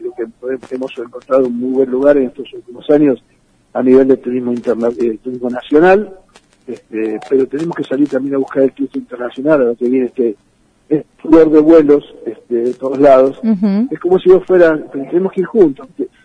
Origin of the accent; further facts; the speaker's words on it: Rosario, Santa Fe, Argentina; los rosarinos nos cuesta mucho sentirnos santafesinos o entendernos como santafesinos